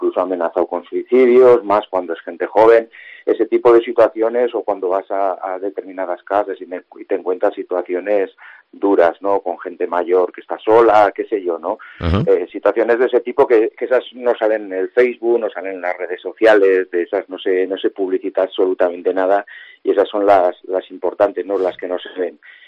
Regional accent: Marcilla, Navarre, Spain; Yo creo desde crío siempre he participado pues en Marcilla, en mi pueblo, pero también allí donde me lo han pedido.

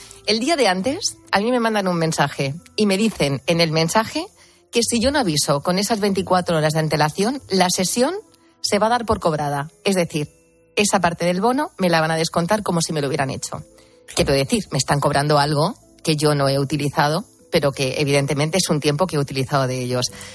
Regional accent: Spain; Qué espabilados somos los españoles, ¿eh?

